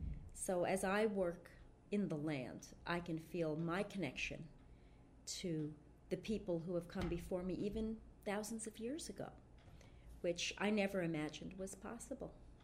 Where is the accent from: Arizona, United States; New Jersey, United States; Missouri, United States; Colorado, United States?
New Jersey, United States; now in Concord, United States; which I never felt growing up in New Jersey, even though I lived in only two cities in New Jersey, or a city and a town.